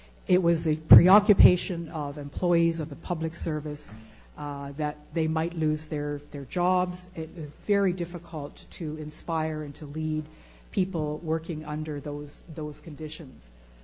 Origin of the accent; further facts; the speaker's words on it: Six Nations, Ontario, Canada; I'm from Six Nations myself.